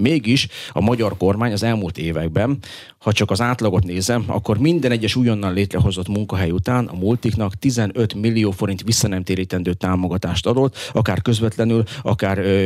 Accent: Borsod-Abaúj-Zemplén, Hungary; Dél-Borsodban, ahol én élek, ugye Borsod megyei vagyok

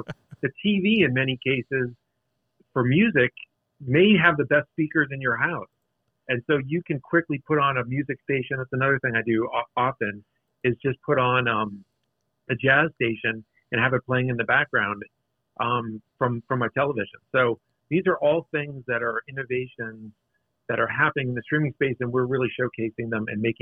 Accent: Pittsburgh, Pennsylvania, United States; like I'm from Pittsburgh originally. I'm a Steelers fan.

